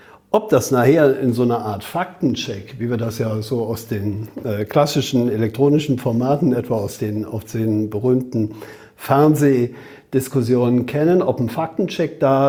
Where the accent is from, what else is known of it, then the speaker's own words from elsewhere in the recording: Rhineland, Germany; wer mich dann als Rheinländer kennt, weiß, dass der Rheinländer ja an sich ohne Punkt und Komma redet